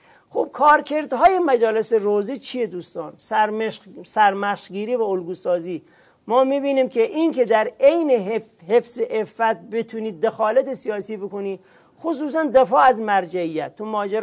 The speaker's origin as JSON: {"language": "Persian", "country": "Iran", "said": "و ما ایرانی ها چون با گلستان سعدی زبان یاد گرفتیم، لهجمون همه شده گلستان سعدی."}